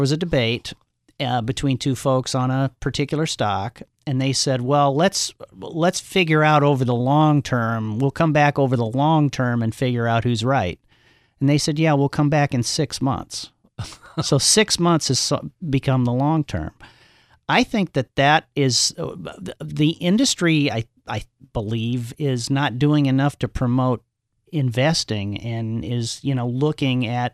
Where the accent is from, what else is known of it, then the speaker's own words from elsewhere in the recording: Omaha, Nebraska, United States; Mr. Buffett, growing up in Omaha, Nebraska, how can you not look up to Warren Buffett?